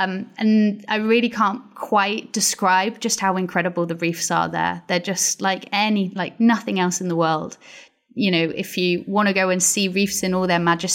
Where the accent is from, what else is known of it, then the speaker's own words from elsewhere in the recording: Wales, United Kingdom; So I'm from Pembrokeshire, and it's a beautiful part of Wales. I mean, you know, I lived right next to the sea, used to spend every given moment in it.